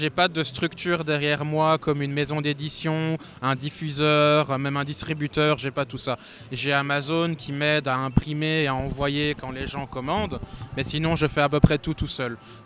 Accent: Wallonia, Belgium; now in Mons, Belgium; Alors moi je viens au départ de la région namuroise, mais là j'habite actuellement à Mons

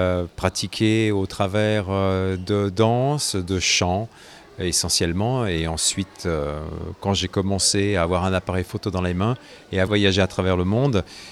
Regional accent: France; je suis français, d'origine ukrainienne de mes deux parents, donc un fils immigré. Ils sont arrivés en France à la fin de la Deuxième Guerre mondiale. Et j'ai grandi dans une cellule ukrainienne

